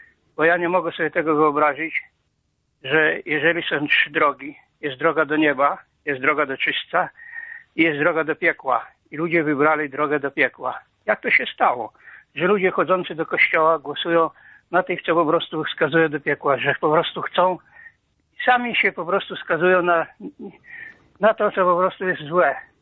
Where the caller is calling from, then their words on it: Łuków, Lublin Voivodeship, Poland; Ja jestem z Łukowa